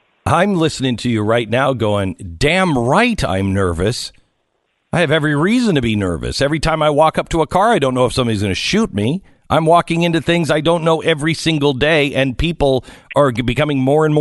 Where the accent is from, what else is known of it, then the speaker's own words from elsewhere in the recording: Seattle, Washington, United States; the reason why I ask, I'm from Seattle.